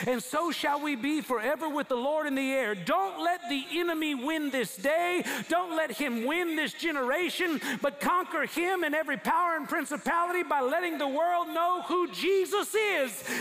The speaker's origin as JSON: {"language": "English", "town": "San Antonio", "region": "Texas", "country": "United States", "tie": "born or raised there", "said": "You know, growing up in San Antonio, my mom is Mexicana. Soy Mexicano."}